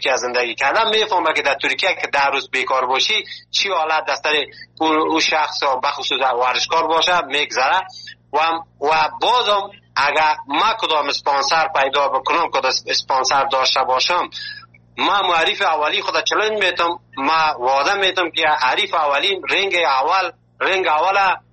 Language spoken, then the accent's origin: Persian; Afghanistan; now in Malatya, Turkey